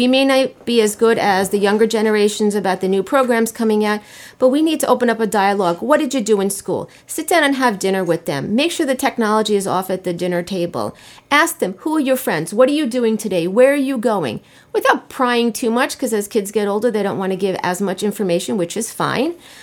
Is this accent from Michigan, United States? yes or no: no; New York, United States; growing up on the North Shore of Long Island